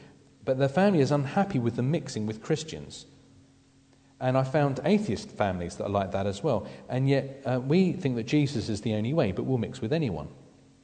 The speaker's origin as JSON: {"language": "English", "region": "England", "country": "United Kingdom", "said": "we know as English people that the worst thing in the world is to take anything seriously."}